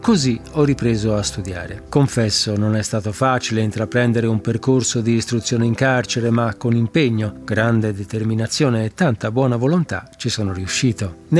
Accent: Latina, Lazio, Italy; born there; sono nato a Latina il 1 dicembre 1986. Mi trovo ristretto nella casa circondariale San Donato di Pescara e sono detenuto da 10 anni e 2 mesi

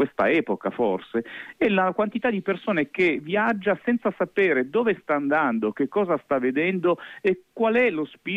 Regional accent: Piedmont, Italy; che sono italiano e allo stesso tempo sono pure piemontese, quindi figurati

